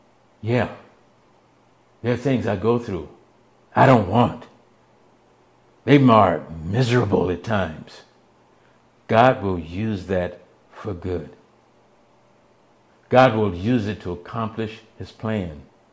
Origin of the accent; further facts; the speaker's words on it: the South, United States; I grew up in the South.